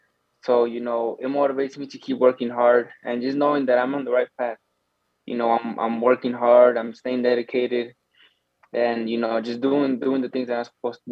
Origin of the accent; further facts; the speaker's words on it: Arizona, United States; But, you know, we're from Arizona, so this is all new to us.